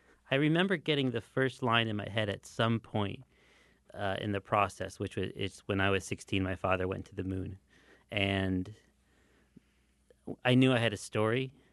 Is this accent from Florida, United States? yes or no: no; Detroit, Michigan, United States; My mom is a Ukrainian immigrant, and I grew up in the Ukrainian community in Detroit.